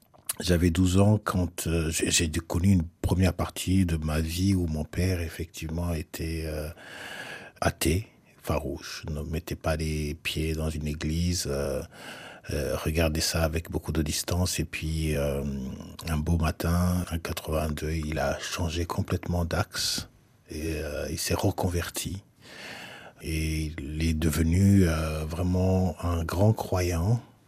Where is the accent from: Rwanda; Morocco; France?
Rwanda; first language Kinyarwanda; French is a second language; La langue rwandaise, c'est ma langue maternelle.